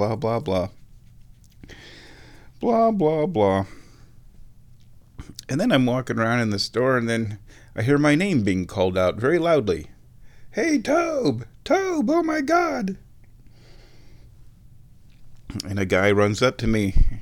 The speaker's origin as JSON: {"language": "English", "town": "Omaha", "region": "Nebraska", "country": "United States", "said": "The kid finds out that we're from Omaha."}